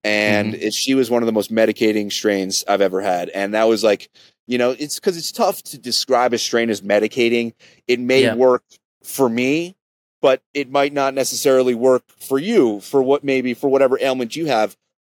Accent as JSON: {"language": "English", "region": "New York", "country": "United States", "tie": "born or raised there", "said": "Luckily, growing up in New York, there was a pretty big market"}